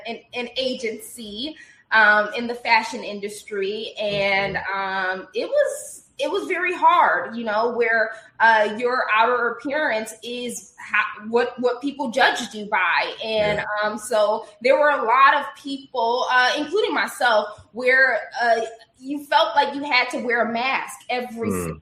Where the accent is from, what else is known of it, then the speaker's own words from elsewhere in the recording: Chicago, Illinois, United States; also born or lived in New York; now in Los Angeles, United States; I'm from Chicago. I've lived in New York. You know, I live in L.A. where everybody loves everybody.